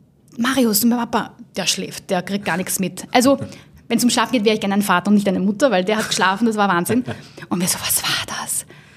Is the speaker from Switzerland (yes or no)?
no; Romania; now in Germany; weil ich komme ja ursprünglich aus Rumänien